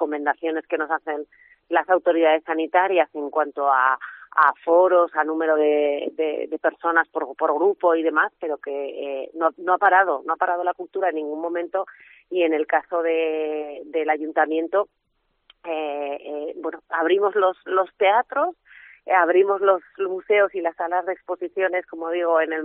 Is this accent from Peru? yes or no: no; Zaragoza, Aragon, Spain; como los zaragozanos somos tan abiertos que enseguida recibimos a todo el mundo